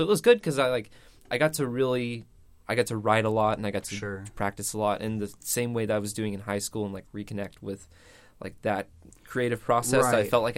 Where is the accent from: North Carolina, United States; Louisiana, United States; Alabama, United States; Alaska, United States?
Louisiana, United States; Sulphur; But, I mean, technically I'm from Sulphur.